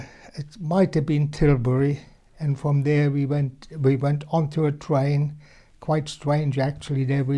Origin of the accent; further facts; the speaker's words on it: Troigen, Pomeranian Voivodeship, Poland; born there; English is a second language; moved away as an adult; now in England; I was born in Troigen, a place called Troigenkohl, and it's Kreismarienwerder, West Preußen, and it's about 80 miles or thereabout south of Gdansk.